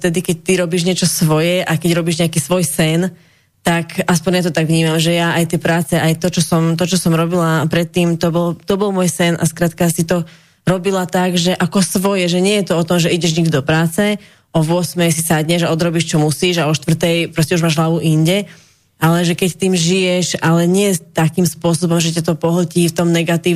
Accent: Šaľa, Nitra Region, Slovakia; Narodila som sa v Šali, Takže ja som šalianka, šalená.

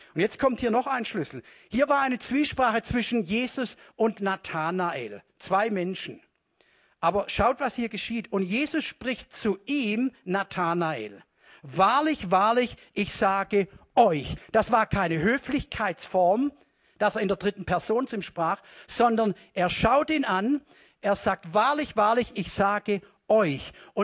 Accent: Southern Germany, Germany; born there; ich bin ja in Süddeutschland geboren, direkt gegenüber vom Güterbahnhof.

